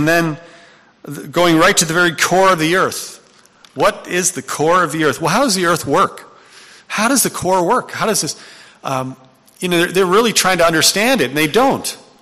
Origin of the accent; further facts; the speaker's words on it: Netherlands; You know, I know in the Netherlands, if I go visit my home country, we eat raw herring.